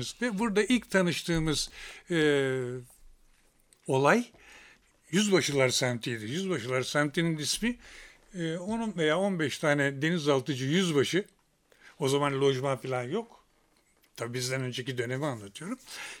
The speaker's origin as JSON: {"language": "Turkish", "town": "Gölcük", "region": "Kocaeli", "country": "Turkey", "tie": "born or raised there", "said": "çocukluğum Marmara kıyılarında geçti. Bir bariyeli deniz astsubayının oğluyum ben. Dolayısıyla hem aklımda kalan, bilinçli olduğum dönemden başlamak gerekirse ilkokula Gölcük'te"}